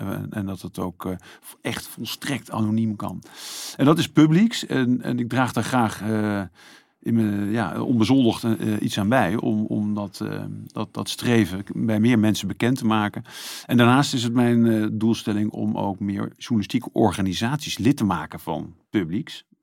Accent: Netherlands; ik denk dat dat veel vertelt over Nederland. Omdat wij vaak denken van onszelf dat in Nederland corruptie.

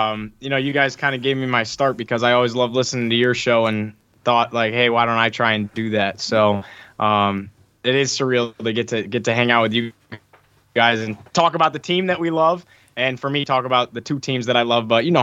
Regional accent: Syracuse, New York, United States; they hate that I host that podcast because I'm from Syracuse and I have the dome tattooed on my arm.

